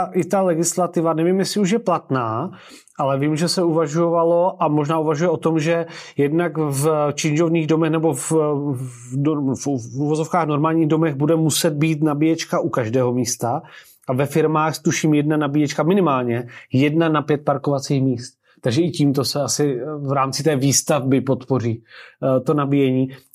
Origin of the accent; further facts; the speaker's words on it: Brno, South Moravian Region, Czechia; já osobně třeba u nás v Brně, jako když si představím, tak tam nejsou takové ty dedikované cyklostezky